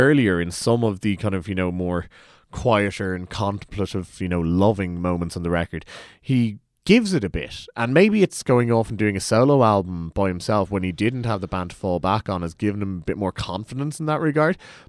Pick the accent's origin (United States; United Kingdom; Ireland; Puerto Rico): Ireland; I'm not sure if it's just that we're Irish.